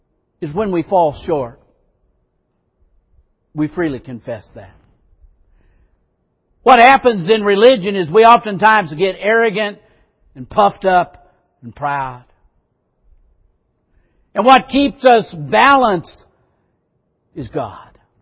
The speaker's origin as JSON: {"language": "English", "region": "Iowa", "country": "United States", "tie": "born there", "said": "They could learn that I was born in Iowa."}